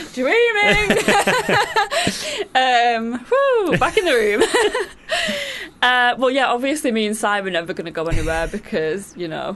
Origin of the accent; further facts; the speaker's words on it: Manchester, North West England, United Kingdom; my hometown.